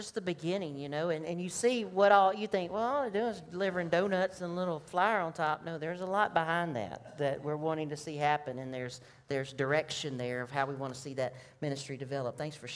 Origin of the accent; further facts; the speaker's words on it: LeCount, United States; When I was a junior in high school, the two churches in my hometown of LeCount merged back together. First Baptist, where I'd grown up in Trinity, became First Baptist Church of LeCount.